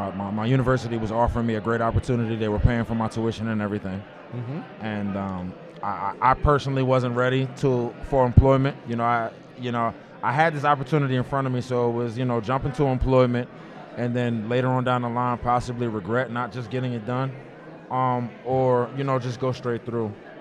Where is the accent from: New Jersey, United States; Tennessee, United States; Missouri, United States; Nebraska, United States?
New Jersey, United States; I'm a New Jersey native. I'm from the North Orange, Essex County area of New Jersey. Grew up in a fairly rough neighborhood